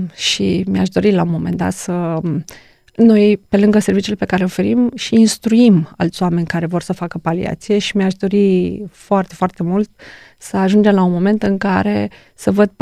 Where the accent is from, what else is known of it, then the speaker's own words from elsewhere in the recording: Romania; dar zic sincer ca româncă este un pic o tristețe